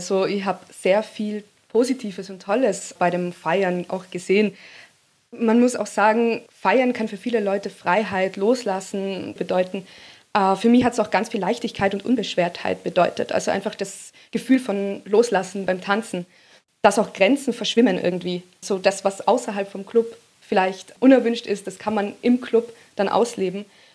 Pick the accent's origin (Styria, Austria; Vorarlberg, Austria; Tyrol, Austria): Tyrol, Austria; Also ich bin ja aus Tirol in Österreich und da sind sehr viele Berge und ich bin mit den Bergen aufgewachsen